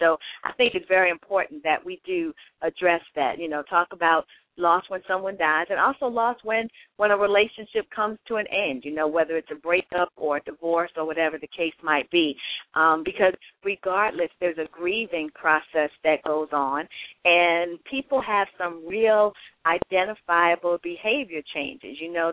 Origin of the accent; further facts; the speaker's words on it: New York, United States; Yeah, you know, I'm from New York, and so it really is amazing that I don't know anyone that passed away in that, because that is my home state